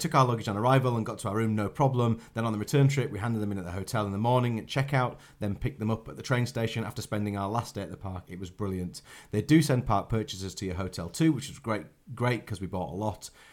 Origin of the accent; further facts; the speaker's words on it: East of England, United Kingdom; born there; I was born in Essex